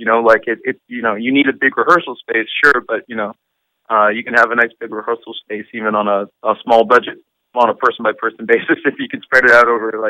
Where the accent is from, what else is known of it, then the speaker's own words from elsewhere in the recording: Brooklyn, New York, United States; Like, hey, you know, we're … We're from Brooklyn and we're a dance band.